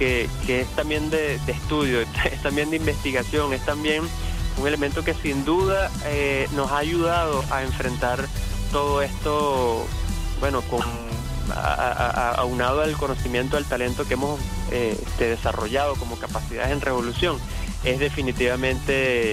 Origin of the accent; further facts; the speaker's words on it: Venezuela; superhéroes somos los venezolanos, ¿no?